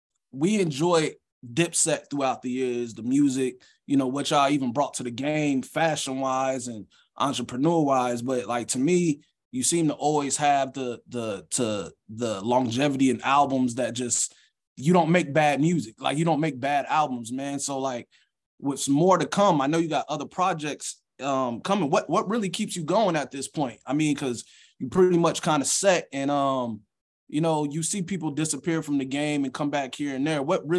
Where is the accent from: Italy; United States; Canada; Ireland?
United States; Jacksonville, Florida; I'm from Jacksonville, so like, to see y'all working with artists from the south was always a big thing